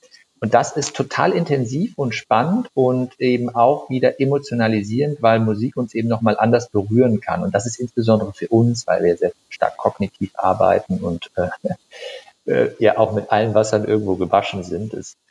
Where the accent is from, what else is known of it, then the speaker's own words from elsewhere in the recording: Gummersbach, North Rhine-Westphalia, Germany; born there; now in Cologne, Germany; war der Umzug von Gummersbach nach Köln. Gummersbach, da sind wir ja geboren im Prinzip.